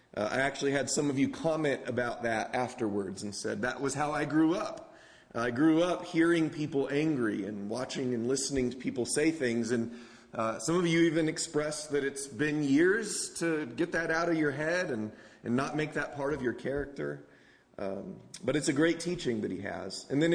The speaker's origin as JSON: {"language": "English", "town": "San Diego", "region": "California", "country": "United States", "tie": "born or raised there", "said": "Where I grew up in San Diego, California, my dad never went to college."}